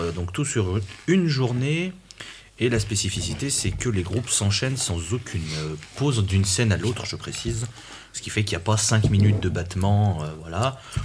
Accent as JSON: {"language": "French", "town": "Lyon", "region": "Auvergne-Rhône-Alpes", "country": "France", "said": "Tout ça en tant que Lyonnais, c'est une plaie qui ne cicatrisera jamais."}